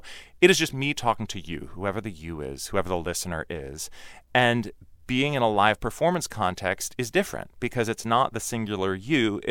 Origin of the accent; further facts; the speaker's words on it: Portland, Oregon, United States; I had been a fan of theirs because I grew up in Portland, Oregon, and they were this little local band that no one outside of Portland had heard